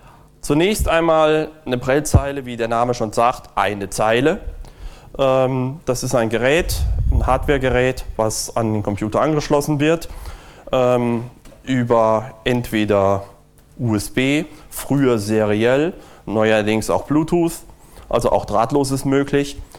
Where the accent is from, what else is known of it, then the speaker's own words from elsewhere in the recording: Berlin, Germany; Ich komme aus Berlin, bin dort in der Linux User Group Berlin tätig